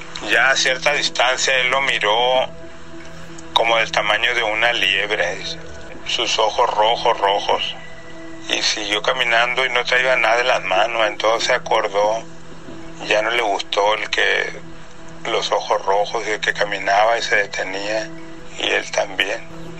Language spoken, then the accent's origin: Spanish; Guasave, Sinaloa, Mexico; Soy de Guasave.